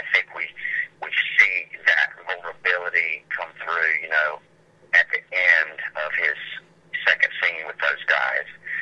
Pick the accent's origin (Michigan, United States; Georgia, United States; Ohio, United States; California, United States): Georgia, United States; Macon; I grew up in outside of Macon, Georgia.